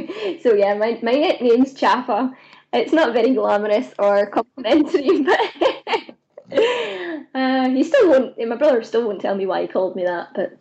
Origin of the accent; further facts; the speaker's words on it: Scotland, United Kingdom; as a Scottish girl